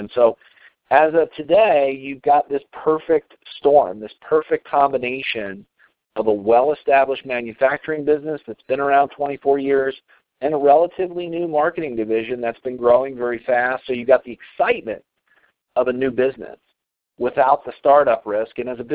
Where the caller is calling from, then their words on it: Colorado, United States; I'm calling in from Colorado tonight.